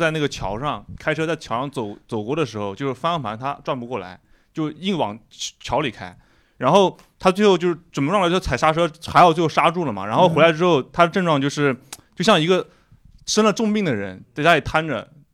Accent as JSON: {"language": "Chinese", "town": "Yangzhou", "region": "Jiangsu", "country": "China", "said": "我扬州的。"}